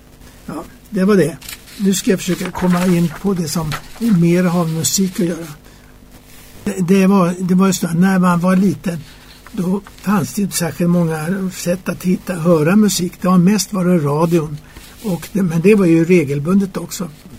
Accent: Stockholm, Stockholm County, Sweden; born there; jag inte är född i Småland. Jag är född någon annanstans, i Stockholm.

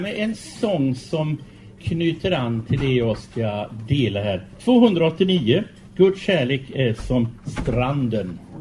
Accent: Donsö, Västra Götaland County, Sweden; Jag är ju uppvuxen i Göteborgs ödra skärgård. På en ö som heter Donse.

